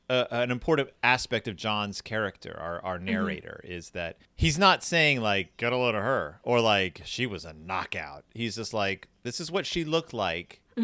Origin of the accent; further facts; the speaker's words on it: the South, United States; I grew up in the South, which is close enough to know that girl could be used in a non-offensive way